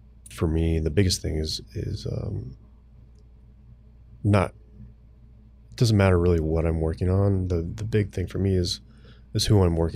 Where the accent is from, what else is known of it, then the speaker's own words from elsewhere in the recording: Tulsa, Oklahoma, United States; also born or lived in Arkansas / Florida; No, we had, because I grew up outside of Tulsa, Oklahoma.